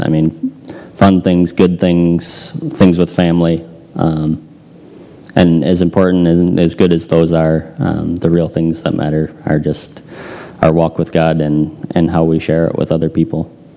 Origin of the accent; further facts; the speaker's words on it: Lowell, Massachusetts, United States; But yeah, I grew up in the Methodist Church in Lowell. Lived in this area all my life.